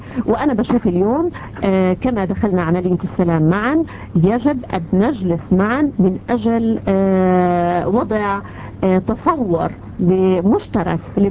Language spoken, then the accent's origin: Arabic; Palestine; أنا كإنسان فلسطيني